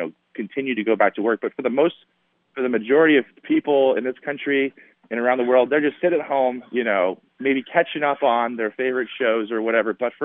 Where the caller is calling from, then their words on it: California, United States; Yeah, I'm in California, not in L.A.